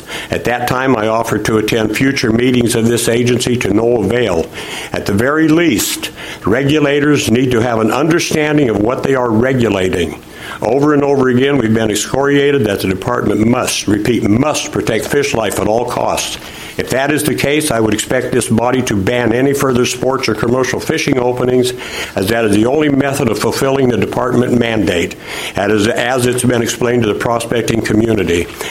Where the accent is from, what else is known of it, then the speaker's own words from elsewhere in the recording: Bellingham, Washington, United States; I'm from Bellingham, Washington.